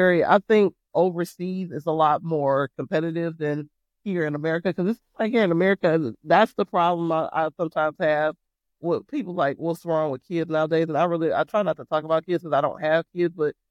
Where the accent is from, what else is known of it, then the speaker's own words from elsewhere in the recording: Detroit, Michigan, United States; So for example, I'm from Detroit, you know, I'm from the hood.